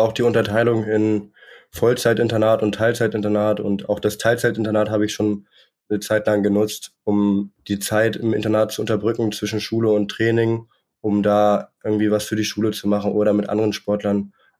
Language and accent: German; Hanover, Lower Saxony, Germany; Nee, also ich komme aus Hannover